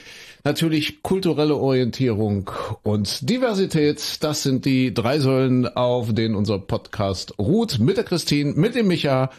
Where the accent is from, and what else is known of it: Köthen, Saxony-Anhalt, Germany; born or raised there